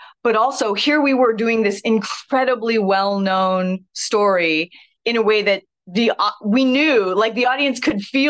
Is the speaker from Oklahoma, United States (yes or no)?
no; Oregon, United States; One of the reasons how I came to Shakespeare early, I grew up in Oregon, and my parents took me and my brothers to see a show at the Oregon Shakespeare Festival in Ashland when I was like 9 or 10.